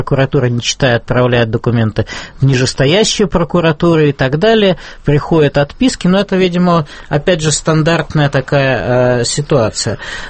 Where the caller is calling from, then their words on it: Moscow, Russia; из Москвы.